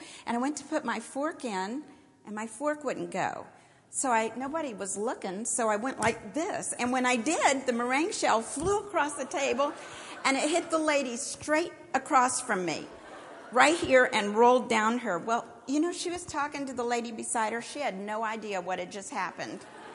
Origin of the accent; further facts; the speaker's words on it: Washington, District of Columbia, United States; accent: southern; me I have a southern accent, but I have a hard time hearing it because I don't hear it at all. But I was raised in Washington, D.C.